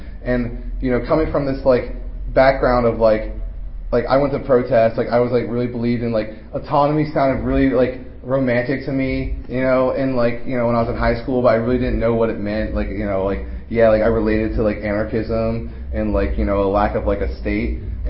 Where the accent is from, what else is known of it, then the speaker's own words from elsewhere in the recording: Baltimore, Maryland, United States; So I was like, hey man, like I'm from Baltimore too.